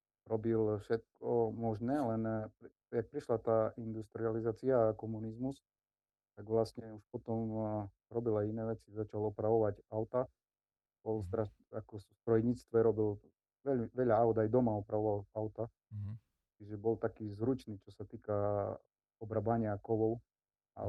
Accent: Závadka, Košice Region, Slovakia; narodil som sa v Michalovciach, prežil som tu aj väčšinu života, ale detstvo som strávil v takej obci pri Zemplínskej Širave v Závadke, to je asi 10 km od Michaloviec.

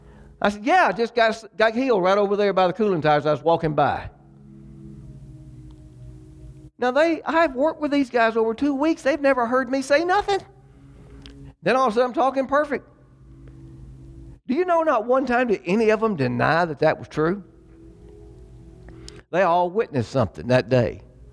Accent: United States; But it didn't change the fact that I'm still an American.

